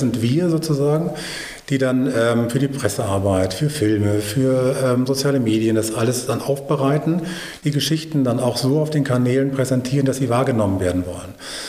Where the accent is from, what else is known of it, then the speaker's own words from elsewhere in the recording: Rhineland, Germany; Ich bin ja Rheinländer